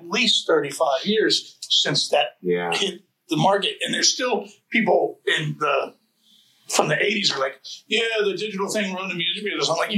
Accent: Manassas, Virginia, United States; I'm from Manassas. I live in Manassas.

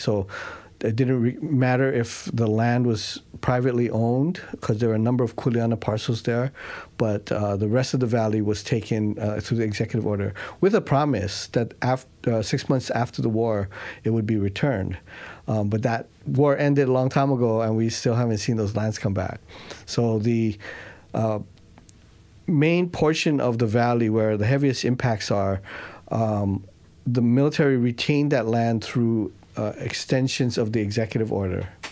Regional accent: Honolulu, Hawaii, United States; born and raised in Honolulu, live in Mo'ili'ili.

